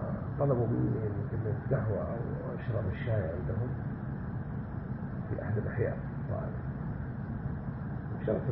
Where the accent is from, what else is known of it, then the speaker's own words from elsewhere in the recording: south, Saudi Arabia; وانتشر عندنا بالجنوب في المملكة في البلاد هناك